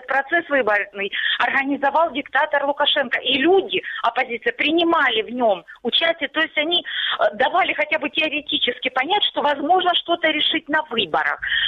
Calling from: Starobilsk, Luhansk Oblast, Ukraine; Старобельск.

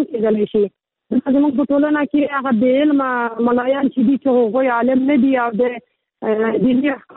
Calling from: Kabul, Afghanistan; د کابل ښار یو تن اوسېدونکی یم.

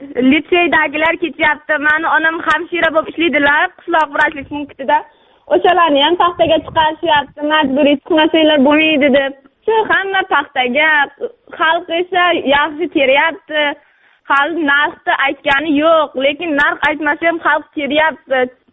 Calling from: Kumkurgan, Surxondaryo Region, Uzbekistan; Surxondaryodan doimiy tinglovchilaringiz bo'laman.

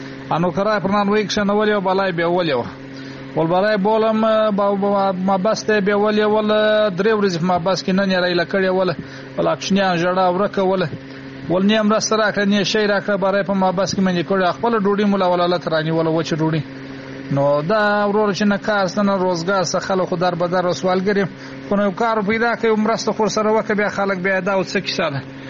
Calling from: Kandahar, Afghanistan; زه دلته په کندهار کې اوسېږم.

